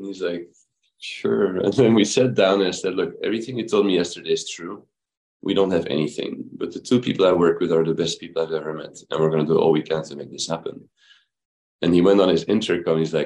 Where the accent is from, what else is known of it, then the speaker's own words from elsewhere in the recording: Belgium; English is a second language; moved away as an adult; now in Louisville, United States; So I'm from Belgium originally. I went to medical school at the University of Leuven, and I came to Louisville, Kentucky in 1999